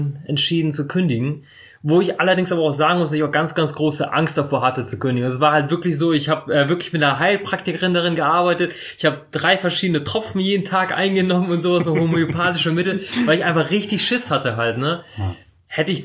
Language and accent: German; Bremerhaven, Bremen, Germany; Ja, also ich bin mit 2 Jahren nach Deutschland gekommen und dann direkt nach Bremerhaven. In Bremerhaven aufgewachsen, studiert und irgendwann mal weggezogen.